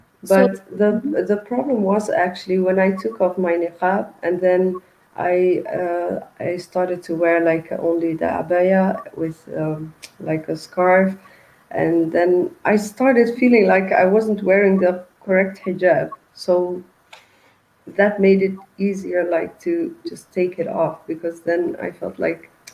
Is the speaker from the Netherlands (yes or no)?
yes; Netherlands; I'm from the Netherlands, yes.